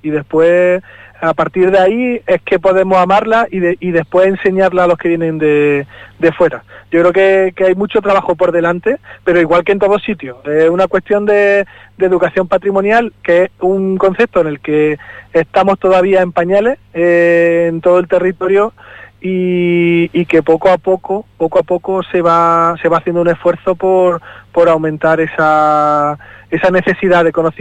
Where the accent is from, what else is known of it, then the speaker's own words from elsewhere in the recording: Andalusia, Spain; la mayoría de comunidades autónomas, yo vengo de Andalucía